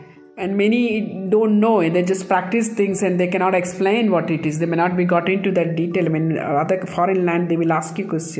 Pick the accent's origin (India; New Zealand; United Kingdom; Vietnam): India; People often ask me where I am from, and when I tell them I am from India